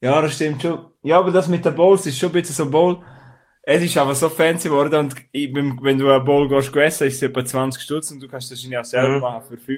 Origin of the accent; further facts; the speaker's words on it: Switzerland; wir sind ja alle Schweizer, die dazu hören